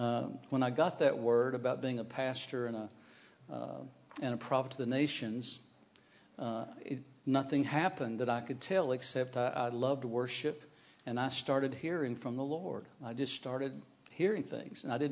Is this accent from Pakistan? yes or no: no; Arkansas, United States; That really is the truth. I don't know what my mom was thinking, but I'm from Arkansas, which is in the southern part of the United States.